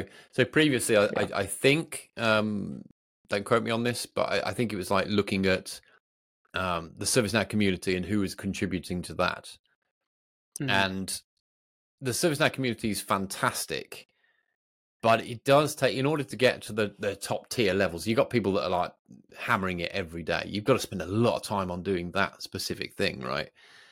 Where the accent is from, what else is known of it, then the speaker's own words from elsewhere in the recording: United Kingdom; because I'm British, I'm an introvert.